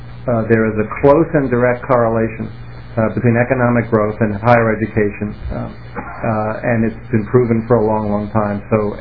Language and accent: English; East Coast, United States; moved away as an adult; now in Minnesota, United States; You know, I've lived in Minnesota now for almost 6 years. I'm originally from the East Coast.